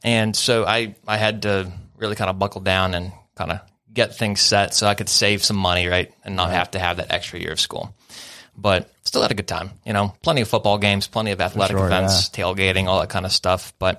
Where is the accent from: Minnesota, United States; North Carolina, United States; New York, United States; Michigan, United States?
North Carolina, United States; Raleigh; also born or lived in Ohio / Florida; I'm originally from Raleigh.